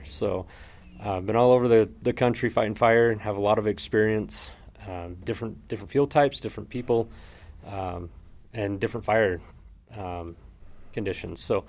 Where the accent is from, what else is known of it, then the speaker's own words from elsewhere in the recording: Cedar City, Utah, United States; I'm actually from Cedar City, born and raised here. Graduated Canyonview High School in 2006.